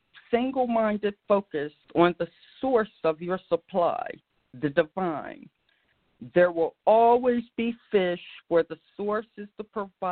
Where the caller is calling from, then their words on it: Bridgeton, New Jersey, United States; I'm broadcasting from Bridgeton, New Jersey